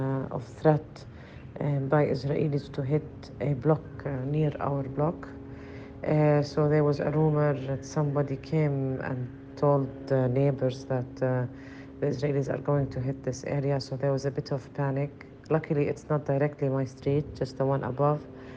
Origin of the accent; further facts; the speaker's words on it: Gaza City, Gaza Strip, Palestine; I live in Gaza City, in the western side of Gaza City, and I'm living with my family